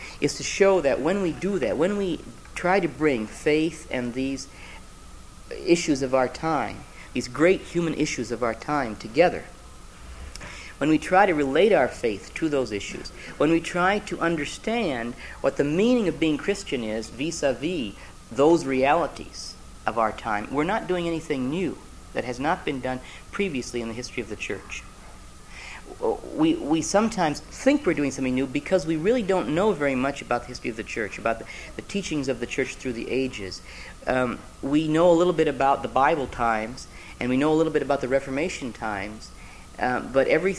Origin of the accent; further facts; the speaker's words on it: Sioux Falls, South Dakota, United States; The rabbi in my hometown, Sioux Falls, South Dakota, gave a workshop in a peace conference we had